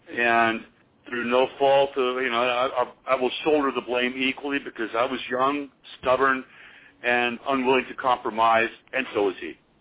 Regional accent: Nashville, Tennessee, United States; We came from Nashville, and bands that had, you know … they had the inside track because they were locals.

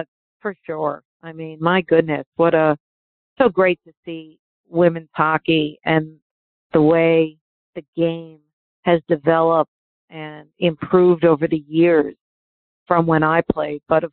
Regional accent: New York, United States; also born or lived in Long Island; Well, honestly, growing up in New York, and my dad was a big influence, just watch games with him.

